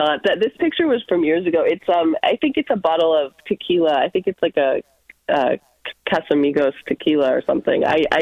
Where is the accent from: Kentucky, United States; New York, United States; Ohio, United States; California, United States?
Ohio, United States; Cincinnati; I mean, I grew up in Cincinnati.